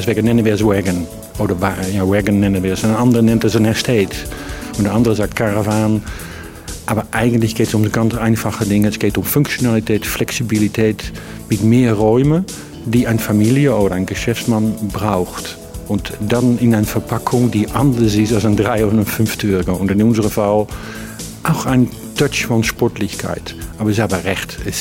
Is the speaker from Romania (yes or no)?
no; Netherlands; German is a second language; Ich bin ein Holländer, ich verstehe das.